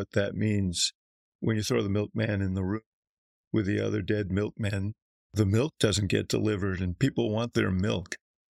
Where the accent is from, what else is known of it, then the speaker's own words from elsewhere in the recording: Chicago, Illinois, United States; I hear what you're saying, Scott, but I'm from Chicago. We had a 6-year-old stabbed to death.